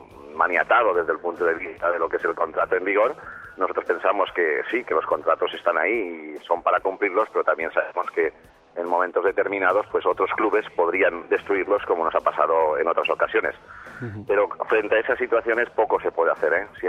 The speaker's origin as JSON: {"language": "Spanish", "region": "Valencian Community", "country": "Spain", "said": "como miembro de un club, como aficionado o como valenciano, nos, o como español"}